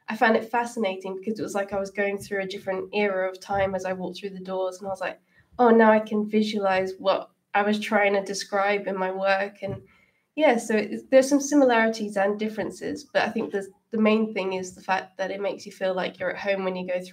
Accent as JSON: {"language": "English", "region": "South West England", "country": "United Kingdom", "said": "Yeah, so I'm from Devon, which is where you have a big surf scene."}